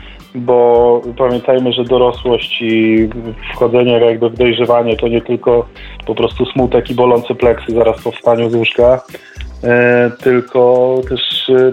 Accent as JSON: {"language": "Polish", "town": "Szczecin", "region": "West Pomeranian Voivodeship", "country": "Poland", "said": "Ja, jak wiesz, jestem ze Szczecina, więc, że tak powiem, mój zespół powstał tutaj z moich przyjaciół szczecińskich"}